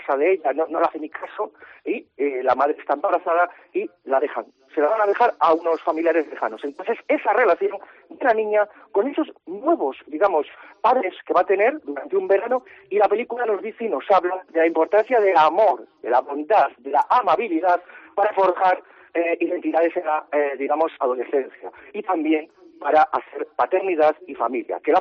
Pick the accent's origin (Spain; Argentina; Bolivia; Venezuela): Spain; somos españoles, yo lo digo como español